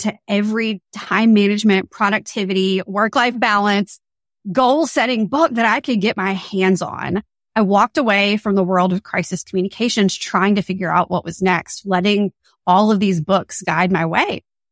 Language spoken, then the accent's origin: English; Louisiana, United States; also born or lived in Washington, District of Columbia, United States; I'm originally from Louisiana. You probably know that Louisiana is known for its amazing food.